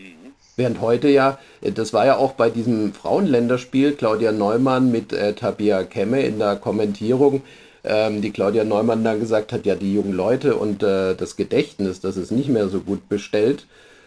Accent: Pforzheim, Baden-Württemberg, Germany; Und selbst Pforzheim, meine Heimatstadt

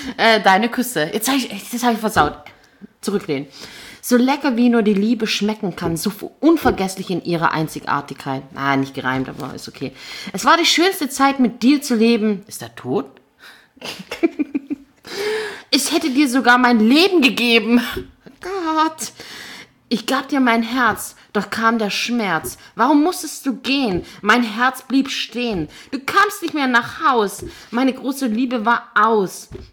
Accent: Gechingen, Baden-Württemberg, Germany; Weil wir kommen beide aus Gechingen

